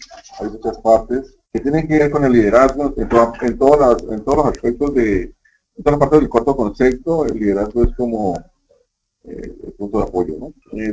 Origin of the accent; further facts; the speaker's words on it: Colombia; also born or lived in Córdoba, Argentina; now in Peru; en mi país, yo soy colombiano, pero vivo tiempo en Perú, también he vivido en Argentina, en la ciudad de Córdoba.